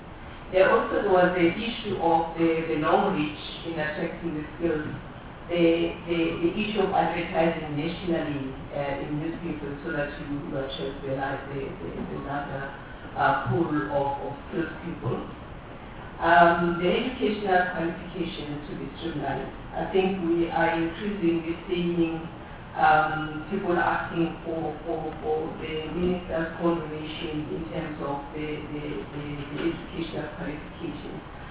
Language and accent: English; Eastern Cape, South Africa; I'm from Eastern Cape.